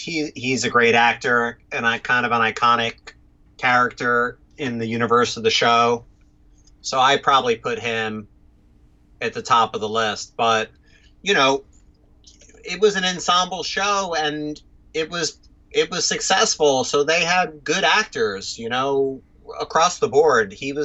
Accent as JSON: {"language": "English", "town": "New York City", "region": "New York", "country": "United States", "lives_now": "Los Angeles, United States", "said": "even though I've lived in LA now for the last several years, you know, I'm still a New Yorker at heart."}